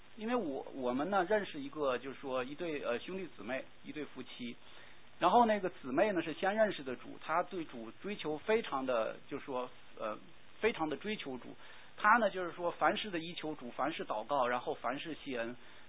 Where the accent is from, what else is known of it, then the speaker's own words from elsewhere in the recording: China; 因为就是说按我们中国人的话说，就是说是忘恩负义，狼心狗肺。